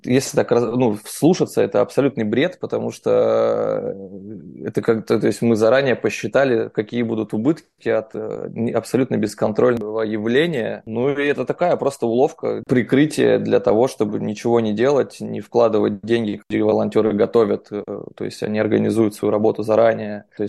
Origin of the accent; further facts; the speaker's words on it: Novosibirsk, Novosibirsk Oblast, Russia; так как я из Новосибирска, из Сибири, Сибирик